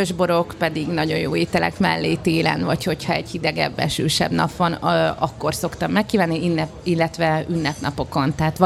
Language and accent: Hungarian; Szeged, Csongrád-Csanád, Hungary; now in Budapest, Hungary; Szegedi vagyok amúgy, de itt élek és dolgozom Budapesten.